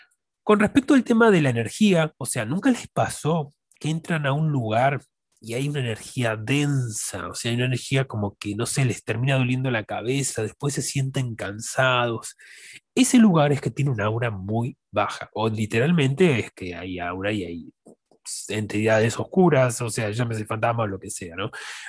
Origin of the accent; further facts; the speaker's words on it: La Plata, Buenos Aires Province, Argentina; soy de la Argentina, La Plata, la ciudad de La Plata